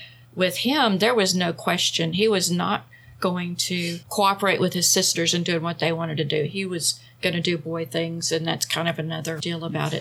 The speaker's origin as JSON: {"language": "English", "region": "Texas", "country": "United States", "tie": "born or raised there", "said": "Is a social consequence to growing up in Texas mm-hmm. as a boy and not playing football."}